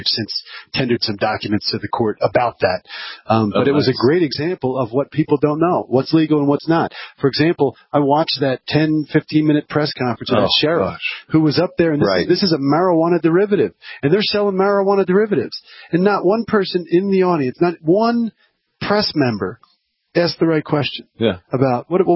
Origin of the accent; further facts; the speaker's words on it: New Jersey, United States; accent: Jersey; which my Jersey accent doesn't do very well.